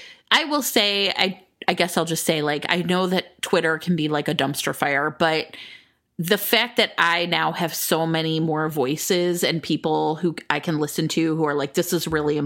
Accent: United States; I'm definitely not in any way going to like say it right because I'm so American.

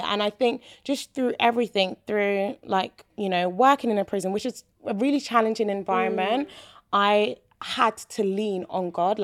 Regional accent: London, United Kingdom; But I am still Nigerian, even though my accent's not as sharp, but I still have that. But yeah, that growing up in East London is a big part of my identity.

